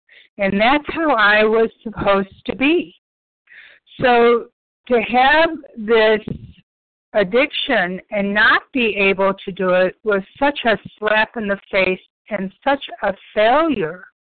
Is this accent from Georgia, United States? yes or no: no; Texas, United States; Good morning, visionaries. I'm from Texas.